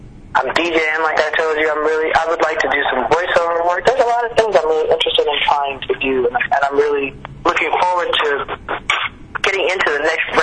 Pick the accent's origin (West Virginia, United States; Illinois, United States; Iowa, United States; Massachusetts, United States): Illinois, United States; Chicago; Absolutely, from Chicago, and Shane Park is one of those places I've played many, many times.